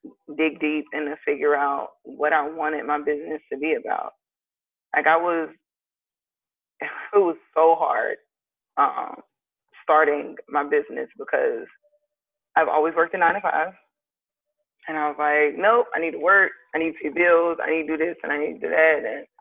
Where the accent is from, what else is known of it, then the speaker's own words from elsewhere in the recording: East Coast, United States; now in San Diego, United States; I'm new to San Diego, I'm from the East Coast